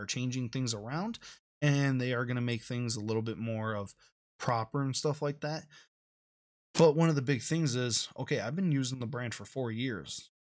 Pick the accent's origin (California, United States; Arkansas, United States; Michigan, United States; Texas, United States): Michigan, United States; And being right here in my home state of Michigan, it is awesome to know